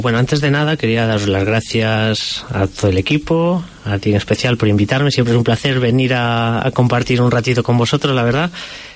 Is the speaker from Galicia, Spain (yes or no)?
yes; Galicia, Spain; Como buen gallego, la respuesta es otra pregunta, ¿no?